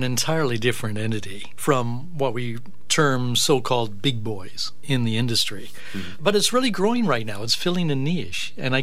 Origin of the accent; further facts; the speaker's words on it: Toronto, Ontario, Canada; I remember growing up in Toronto when my father made his own beer in the basement.